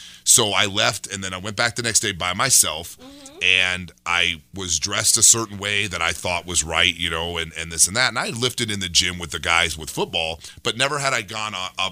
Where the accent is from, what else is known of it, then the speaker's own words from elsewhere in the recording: Omaha, Nebraska, United States; now in Colorado, United States; That's where I went to school. And I moved from Nebraska to Colorado years and years ago, back when they had like buggies and horse and like lanterns.